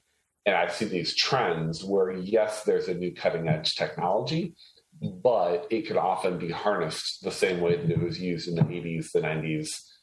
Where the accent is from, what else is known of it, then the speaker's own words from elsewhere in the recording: Haiti; So I was actually born and raised in a third world country. I was born and raised in Haiti. And my mom originally did medical missions and I grew up there.